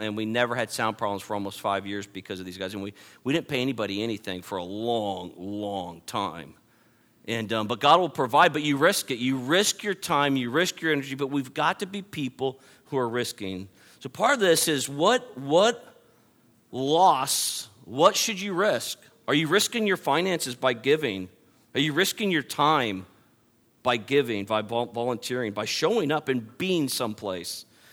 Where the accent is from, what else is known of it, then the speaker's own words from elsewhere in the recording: California, United States; I grew up in California.